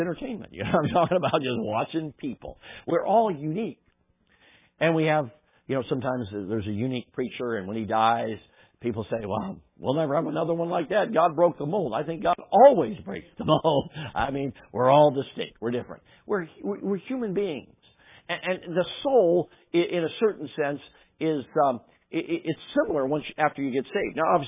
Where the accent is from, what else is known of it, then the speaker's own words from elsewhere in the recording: Chicago, Illinois, United States; I grew up in Chicago, South Side.